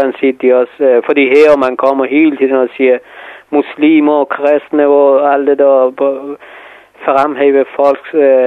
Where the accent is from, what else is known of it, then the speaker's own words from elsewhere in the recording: Iran; now in Denmark; Ikke på grund af, at jeg er iraner